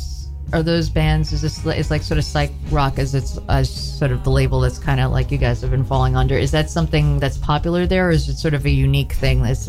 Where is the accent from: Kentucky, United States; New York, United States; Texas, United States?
New York, United States; Brooklyn; It's not like, you know, I grew up in Brooklyn, so it's like you can live a few blocks away.